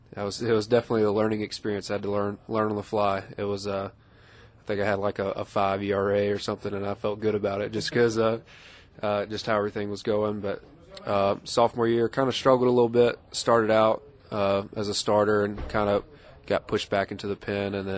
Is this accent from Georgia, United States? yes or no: no; Tupelo, Mississippi, United States; I'm from Tupelo, Mississippi, and my dad was a basketball coach